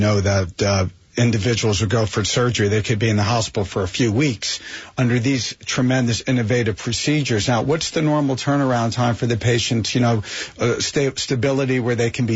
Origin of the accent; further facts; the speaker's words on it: Springfield, New Jersey, United States; Yeah, I'm born and raised in New Jersey. I actually grew up in Springfield, so I know Westfield quite well.